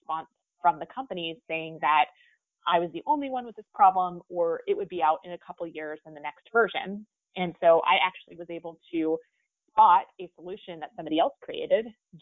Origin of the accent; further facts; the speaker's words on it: United States; But I am American. I live in the United States.